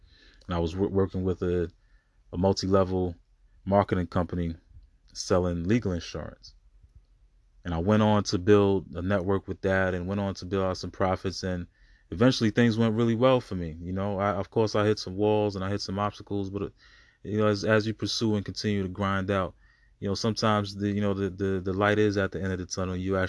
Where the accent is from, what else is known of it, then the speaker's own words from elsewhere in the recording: Brooklyn, New York, United States; But as a young man growing up in Brooklyn, New York, I was into the hip hop, right?